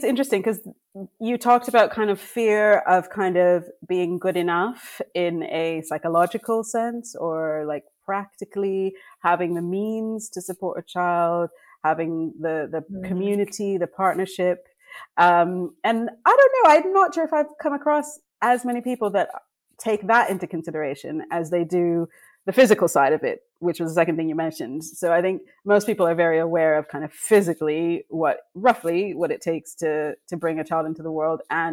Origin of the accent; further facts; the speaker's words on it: Canada; now in United Kingdom; You can probably hear from my accent, I was not raised in this country. I have a long and torturous history, but I will summarize by saying that I'm Canadian by birth, but West Indian by descent, and now British as my adopted third country.